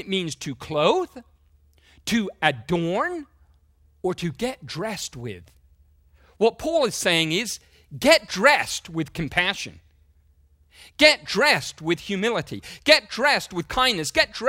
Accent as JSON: {"language": "English", "region": "England", "country": "United Kingdom", "said": "I'm an Englishman. Who you graciously allow to live here."}